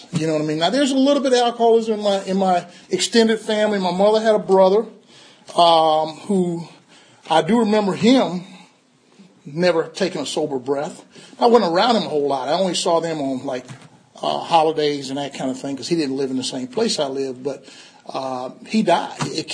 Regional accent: Columbia, South Carolina, United States; So let me start out by saying I'm from South Carolina. Go Gamecocks? No. I'm from Columbia, South Carolina, and I am a Gamecock, of course, because that's where I'm from.

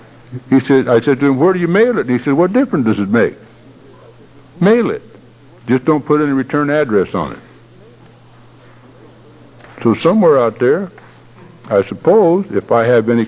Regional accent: Lawrence, Kansas, United States; born there; to take a trip back to this little town that I was born in Lawrence, Kansas, to see my dad.

